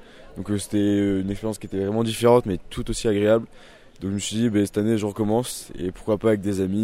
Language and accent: French; Pau, Nouvelle-Aquitaine, France; 18 ans. Moi, comme Joseph, je suis de Pau. Parce que moi, là, je suis à Tarbes, parce que je suis en STAPS, c'est une fac de sport.